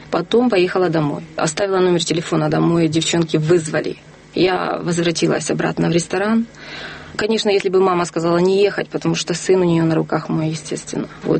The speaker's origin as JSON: {"language": "Russian", "country": "Ukraine", "said": "И вот смотрите, вот я с Украины"}